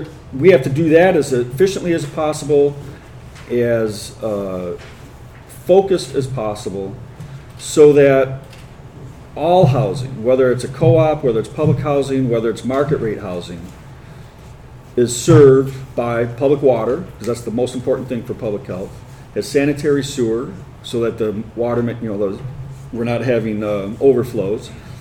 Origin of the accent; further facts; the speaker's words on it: Ann Arbor, Michigan, United States; As I mentioned earlier, I grew up in Ann Arbor and with a lot of friends here on the north side.